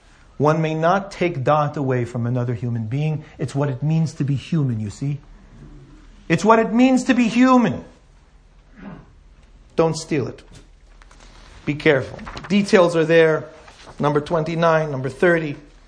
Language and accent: English; United States; As an American, I'm just saying.